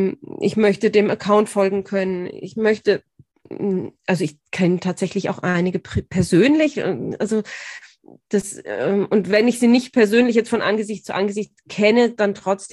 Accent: Bad Tölz, Bavaria, Germany; also eine von den Frauen kenne ich, weil sie aus meiner Heimatstadt kommt, aus Bad Tölz.

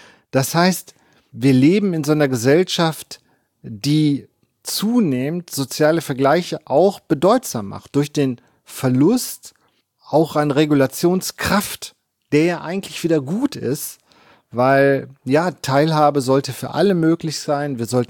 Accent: East Germany, Germany; ja im Osten und als ich nach Bielefeld gekommen bin, habe ich zur Verunsicherung meiner Studierenden immer gesagt, ich bin Ossi.

